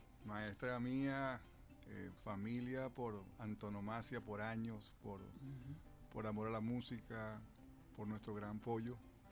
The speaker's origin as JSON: {"language": "Spanish", "town": "Caracas", "region": "Capital District", "country": "Venezuela", "tie": "born there", "said": "Bueno, sí, nací en Caracas, 25 de enero de 1972"}